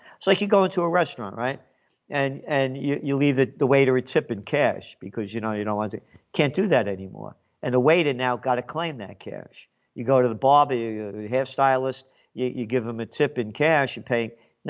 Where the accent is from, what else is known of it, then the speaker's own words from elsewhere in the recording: Bronx, New York, United States; born there; I was born in the Bronx, born to be free.